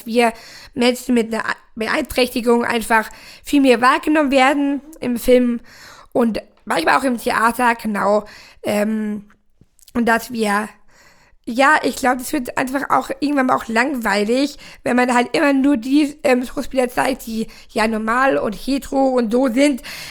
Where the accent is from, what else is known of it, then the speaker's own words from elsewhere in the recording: Tutzing, Bavaria, Germany; Also beziehungsweise ich bin am Tutzing, am Starnberger See aufgewachsen.